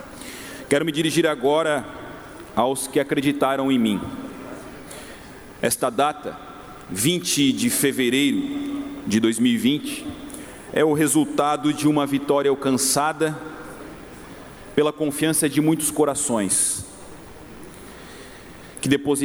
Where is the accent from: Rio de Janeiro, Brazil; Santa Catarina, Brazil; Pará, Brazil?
Santa Catarina, Brazil; Turvo; born there; now in Orleans, Brazil; as cidades de Turvo e região, onde nasci, e Orleans, onde vivo, têm voz ativa nesta casa legislativa.